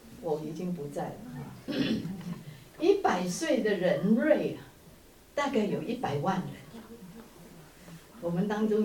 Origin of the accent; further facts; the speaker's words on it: China; 我们中国人都有希望能够长命百岁啊